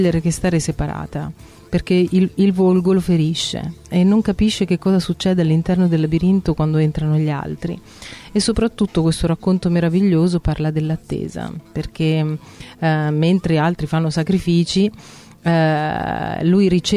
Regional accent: Barrea, Abruzzo, Italy; sotto palpebra ho il mio paese, che è Barrea. Io vengo dal lago di Barrea.

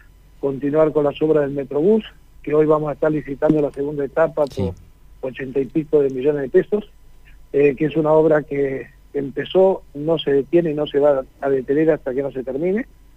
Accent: San Martín de los Andes, Neuquén, Argentina; moved away as an adult; Cuando yo era un joven de 20 años, me fui de San Martín de los Andes, de mi pueblo natal

